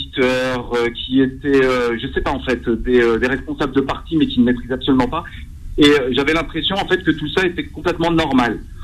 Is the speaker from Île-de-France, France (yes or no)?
yes; Mantes-la-Jolie, Île-de-France, France; Je viens de Mantes-la-Jolie.